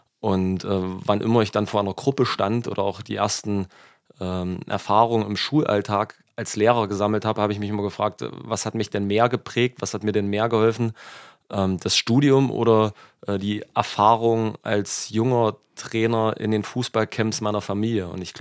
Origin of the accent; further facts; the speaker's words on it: Struth, Germany; Ich erinnere mich an ein Spiel, damals noch Kleinfeld, als Kind in Struth.